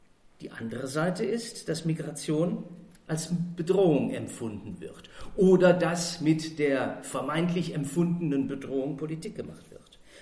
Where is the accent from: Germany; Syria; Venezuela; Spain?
Germany; Cologne, North Rhine-Westphalia; Ich komme aus Köln.